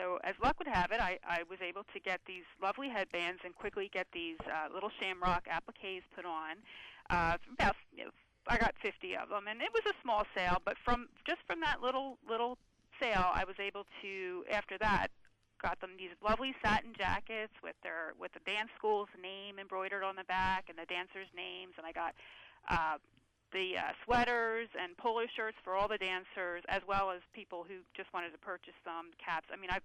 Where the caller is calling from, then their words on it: Philadelphia, Pennsylvania, United States; I'm right outside of Philadelphia.